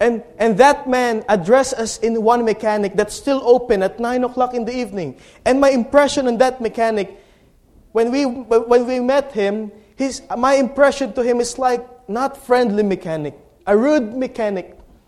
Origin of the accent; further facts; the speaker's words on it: Philippines; in my position in the Philippines, as a Filipino, my position is center.